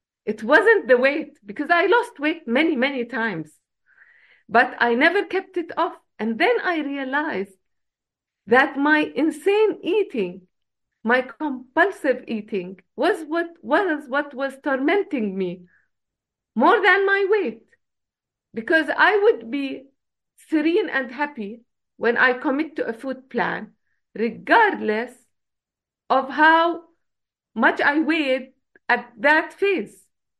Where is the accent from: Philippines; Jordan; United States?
Jordan; English is a second language; I am from Jordan, which is an Arab country